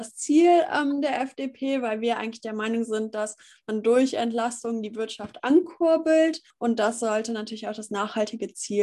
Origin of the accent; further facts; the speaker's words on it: Anrath, North Rhine-Westphalia, Germany; Ich komme aus Anrath, einem kleinen Dorf in der Nähe von Düsseldorf.